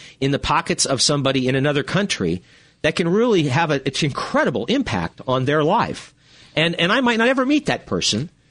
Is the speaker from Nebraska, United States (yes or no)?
yes; Omaha, Nebraska, United States; I'm a Midwesterner myself from Omaha originally. I feel comfortable there.